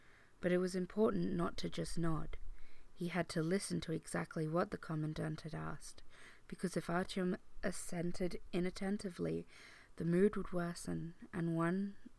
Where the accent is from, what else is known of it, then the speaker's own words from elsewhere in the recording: Australia; I am from Australia.